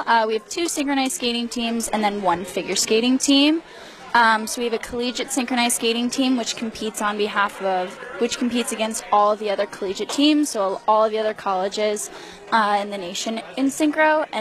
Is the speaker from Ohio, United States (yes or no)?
yes; Cleveland, Ohio, United States; No, I grew up in Cleveland, Ohio